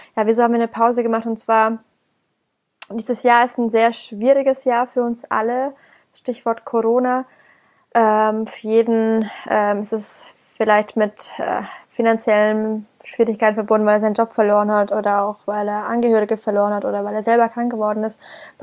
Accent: Bamberg, Bavaria, Germany; now in Berlin, Germany; Als ich nach Berlin wieder gefahren bin, aus meiner Heimat Bamberg

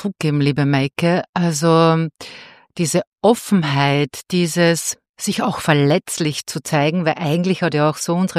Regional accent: Austria; Servus Christi, wie man bei uns in Österreich sagt

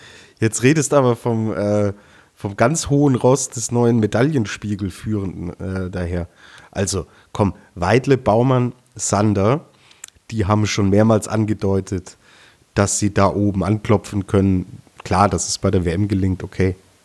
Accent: Austria; als Österreicher kann man jetzt, denke ich, in der Spitze auch zufrieden sein.

